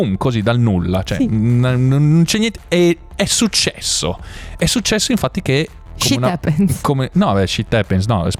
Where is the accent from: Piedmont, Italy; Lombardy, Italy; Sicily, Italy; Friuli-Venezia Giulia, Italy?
Lombardy, Italy; Mantua; vengo da Mantova, sono un ingegnere telecomunicazioni